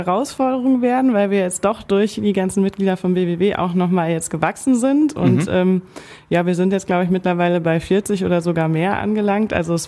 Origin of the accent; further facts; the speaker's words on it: Friedberg, Hesse, Germany; dann ich selber bin ja aus Friedberg